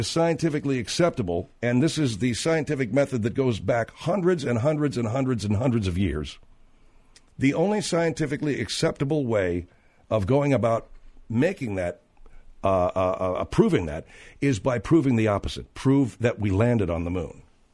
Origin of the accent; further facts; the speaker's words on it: California, United States; and I say this with pride, being a Californian